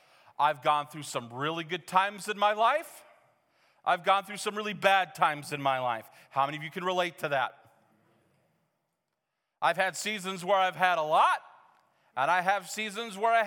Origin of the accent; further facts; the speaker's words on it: Missoula, Montana, United States; I grew up in Missoula, and I went to Bible college in Ellendale. And all I've ever known my entire childhood is mountains.